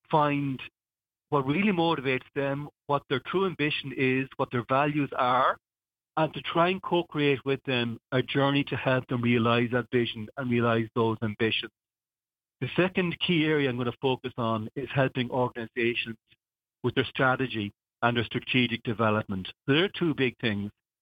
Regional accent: Wexford, County Wexford, Ireland; As you know, I'm from Wexford and it's the place, my happy place. I have a lot of relatives still in Wexford.

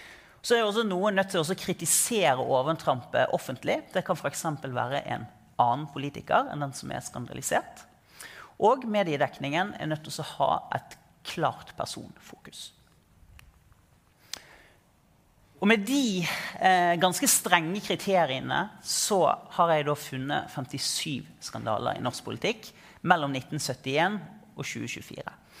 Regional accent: Bergen, Vestland, Norway; Som bergenser så mener jeg at den første politiske skandalen var at man flyttet hovedstaden fra Bjørgvin til Kristiania.

